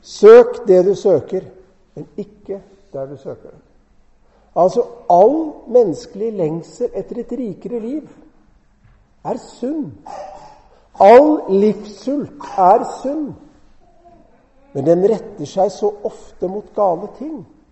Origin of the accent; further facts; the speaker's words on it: Fredrikstad, Østfold, Norway; Jeg er fra Østfold, fra Fredrikstad.